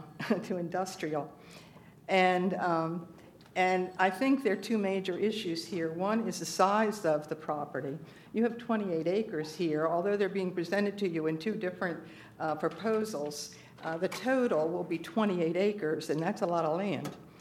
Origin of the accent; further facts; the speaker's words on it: Lewes, Delaware, United States; from Lewis, Delaware, and I'm here